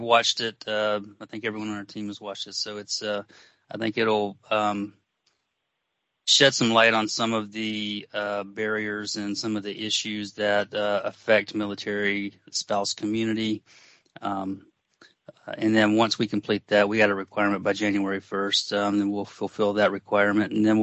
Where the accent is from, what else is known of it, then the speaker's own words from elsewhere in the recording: Florida, United States; I'm from Florida, attended the University of Alabama, where I got my bachelor's degree before joining the Navy.